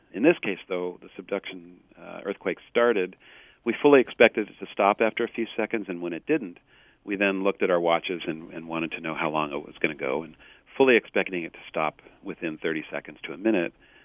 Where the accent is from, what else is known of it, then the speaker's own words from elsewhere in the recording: Palo Alto, California, United States; I grew up in Palo Alto, actually, and my grandma lived in Daly City, right where the San Andreas Fault comes ashore